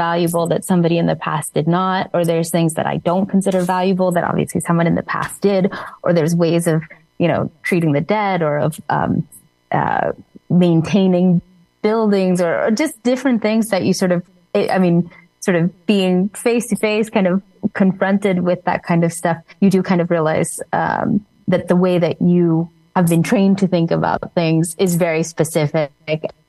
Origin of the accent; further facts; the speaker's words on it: United States; I So, I mean, I'm American, so we don't use that term as much.